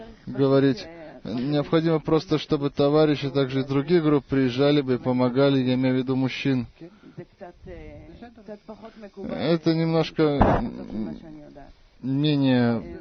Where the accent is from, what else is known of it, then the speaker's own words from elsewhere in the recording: Rehovot, Central District, Israel; я из Рехобота.